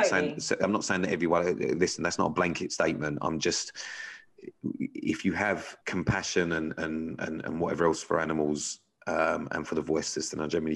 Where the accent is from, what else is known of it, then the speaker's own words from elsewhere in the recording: Birmingham, West Midlands, United Kingdom; Fucking it. I'm so sorry to anyone from Birmingham.